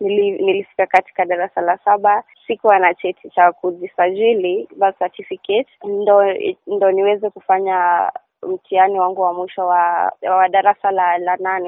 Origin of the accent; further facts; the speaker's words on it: Kenya; hicho cheti kinaonyesha kwamba mimi ni Mkenya